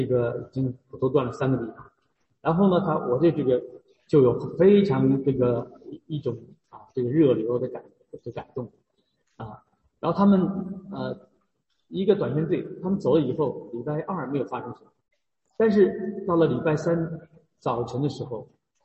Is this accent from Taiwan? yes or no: no; China; born there; 因为我是在中国60年代出生那么都我们受的教育都是。这个进化论这个无神论的这种教育